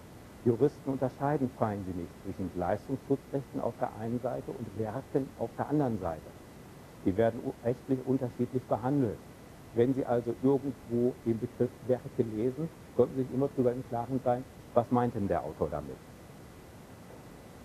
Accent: Bielefeld, North Rhine-Westphalia, Germany; In Bielefeld ist ja, wo ich herkomme, das ist ja so eine Stadt, die so ein bisschen rundlich ist, von der Größe her durchaus mit München vergleichbar, nur nicht von der Einwohnerzahl her, also ein paar weniger.

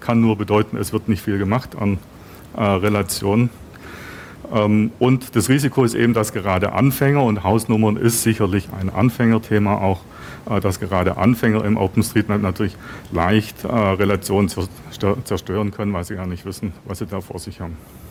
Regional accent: Berlin, Germany; Gegebenenfalls, ich komme aus Berlin, da gibt es dann noch Bezirke

